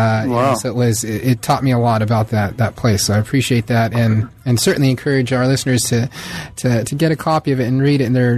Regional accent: Oxnard, California, United States; also born or lived in San Diego; I was born in Oxnard, lived there till I was 10. Mm-hmm. We moved to San Diego.

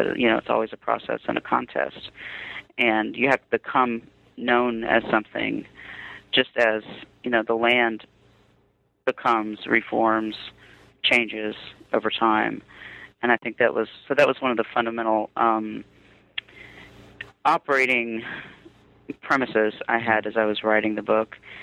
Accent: Durham, North Carolina, United States; also born or lived in Robeson County; Well, I am a member of the Lumbee tribe in North Carolina. I was born in Robeson County, but raised in Durham.

